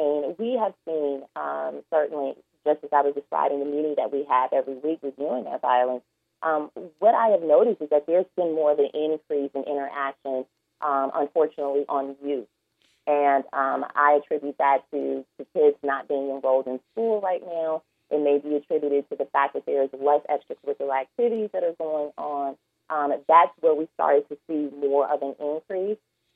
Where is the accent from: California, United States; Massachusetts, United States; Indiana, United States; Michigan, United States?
Indiana, United States; Gary; You know, I was born and raised in Gary, and I had an opportunity to start working with the city as an intern.